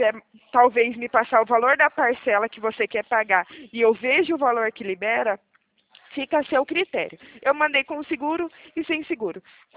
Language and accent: Portuguese; São Paulo, Brazil